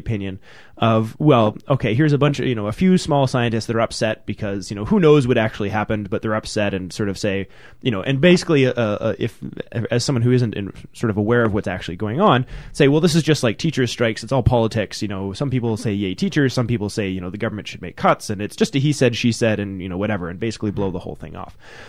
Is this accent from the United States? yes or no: no; Canada; as a Canadian, feels instinctively like it shouldn't be legal